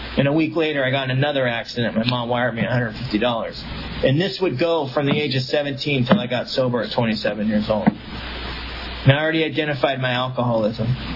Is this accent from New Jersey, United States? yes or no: no; Mission Viejo, California, United States; I grew up in Mission Viejo, California.